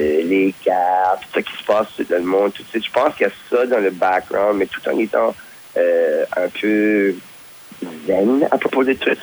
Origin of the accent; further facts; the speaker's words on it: Moncton, New Brunswick, Canada; j'ai grandi à Moncton, puis le quartier où j'ai grandi, c'est le quartier Parkton.